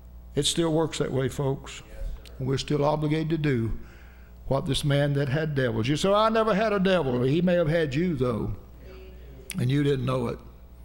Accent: Haines City, Florida, United States; Lord, that's my hometown. Nobody's gonna respect me as a preacher there. They know me too good. They know what I did in high school. They know that I still got a record down at City Hall from running red lights and drag racing and you name it. Lord, I can't go back to Haines City and preach.

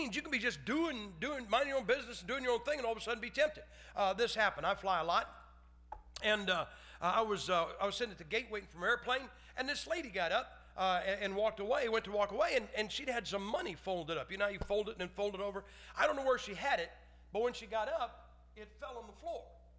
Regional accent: Ohio, United States; I'm from Ohio.

